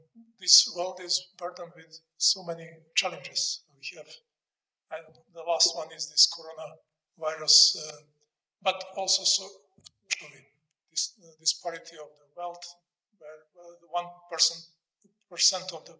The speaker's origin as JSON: {"language": "English", "country": "Serbia", "second_language": "English", "said": "I'm coming from Serbia, and I'm a student here. I'm a student first year."}